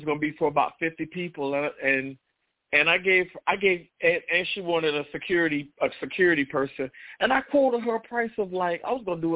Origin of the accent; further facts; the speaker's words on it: the Carolinas, United States; I am from the Carolinas.